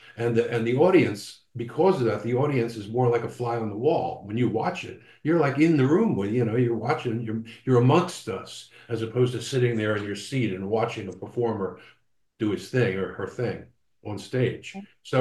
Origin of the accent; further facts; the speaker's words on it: Philadelphia, Pennsylvania, United States; You know, I grew up in Philadelphia, which is a very vibrant regional music scene, and has its own music, especially back when I was a kid.